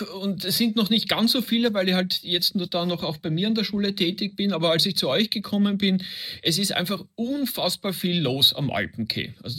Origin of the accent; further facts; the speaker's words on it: Vienna, Austria; now in Switzerland; Ich komme ursprünglich aus Wien, lebe aber jetzt seit 26 Jahren schon in der Schweiz.